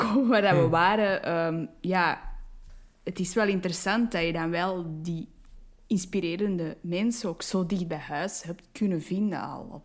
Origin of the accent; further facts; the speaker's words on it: Belgium; maar ik ben een Belg, dus please don't shoot me.